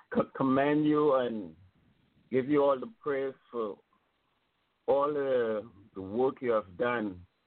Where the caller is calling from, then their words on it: Connecticut, United States; I'm calling from Connecticut.